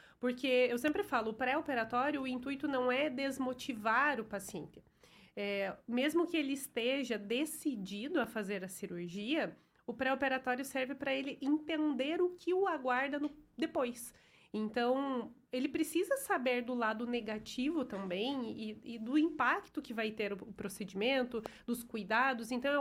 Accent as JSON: {"language": "Portuguese", "town": "Ponta Grossa", "region": "Paraná", "country": "Brazil", "tie": "born or raised there", "lives_now": "Carambeí, Brazil", "said": "eu sou natural de Ponta Grossa."}